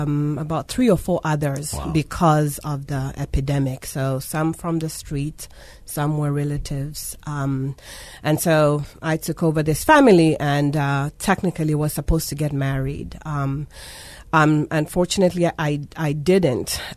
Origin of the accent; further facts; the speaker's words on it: Kitwe, Copperbelt, Zambia; Yes, I was born in Zambia, a little town called Kitwe.